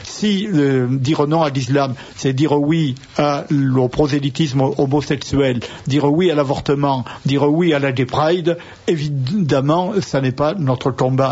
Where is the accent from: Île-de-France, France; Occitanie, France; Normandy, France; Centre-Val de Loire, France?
Occitanie, France; Toulouse; en tant que Toulousain, en tant que voisin